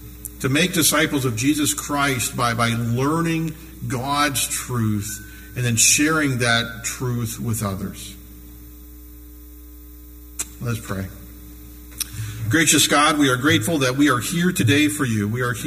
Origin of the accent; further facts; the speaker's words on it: Erie, Pennsylvania, United States; all these names that taught me as I was growing up in Trinity United Methodist Church up in Erie, Pennsylvania.